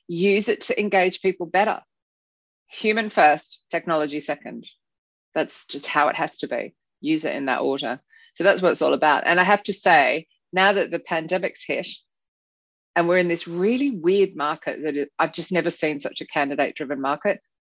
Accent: Australia; moved away as an adult; now in London, United Kingdom; So I'm actually Australian, but when I moved to London in 2003

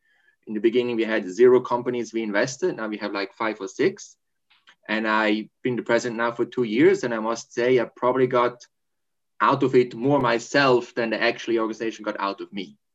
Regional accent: Switzerland; I've been born and raised in Switzerland. I actually did all my schools and education in Switzerland, except HBS.

